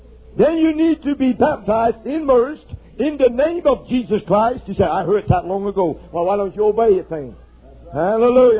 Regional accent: Idaho, United States; I'm from Idaho, and we have a lot of sheep ranches up there.

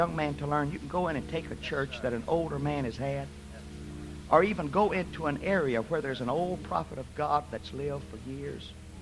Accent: Louisiana, United States; I was born and raised down in Beauregard Parish, about 80 miles from here.

